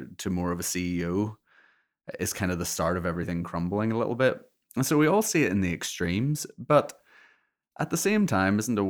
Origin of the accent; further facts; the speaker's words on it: Northern Ireland, United Kingdom; Growing up in Northern Ireland, that was always the way it was.